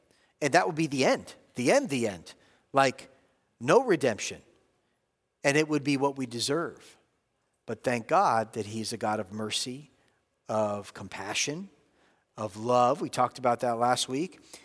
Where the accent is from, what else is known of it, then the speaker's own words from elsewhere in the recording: United States; Because I'm an American.